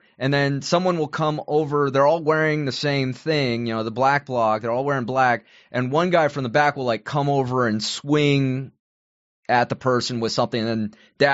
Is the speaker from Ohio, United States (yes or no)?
no; San Jose, California, United States; I grew up in San Jose, and one of the first major attacks of people going to a Trump rally happened in San Jose.